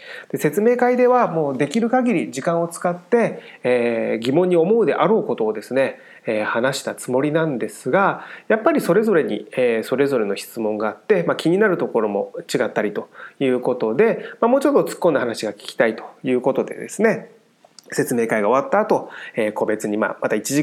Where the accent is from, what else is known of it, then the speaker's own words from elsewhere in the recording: Miyazaki, Japan; 僕もですね、宮崎出身なんですね。